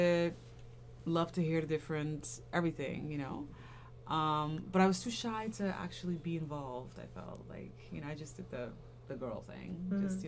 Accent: Curaçao; I'm from Curacao, yeah. It's cool. It's Caribbean island

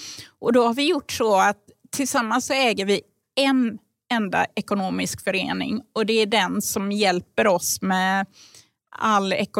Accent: Gothenburg, Västra Götaland County, Sweden; Jag kommer ju ursprungligen från Göteborg, så att jag har ju fått lärt mig en del under resans gång.

